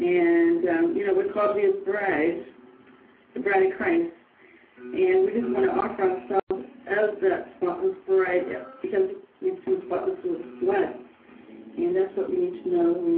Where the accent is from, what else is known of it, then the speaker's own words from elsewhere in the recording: Boston, Massachusetts, United States; And also, I just want to let you guys know, we're from the Boston area